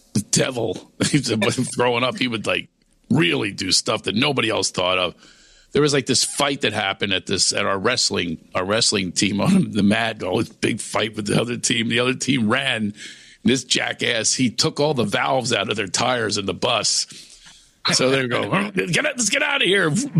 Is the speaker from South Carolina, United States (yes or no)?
no; West Virginia, United States; born there; I was born in West Virginia, and I was like, I couldn't do comedy.